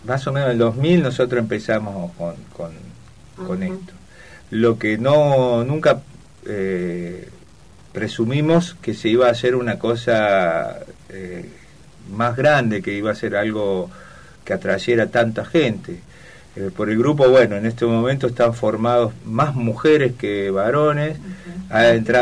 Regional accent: Córdoba, Argentina; como yo soy cordobés

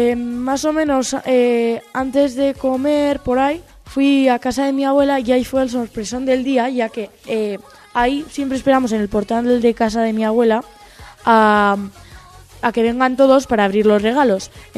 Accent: Baños de Río Tobía, La Rioja, Spain; la pasé en mi pueblo, Baños de Río todavía.

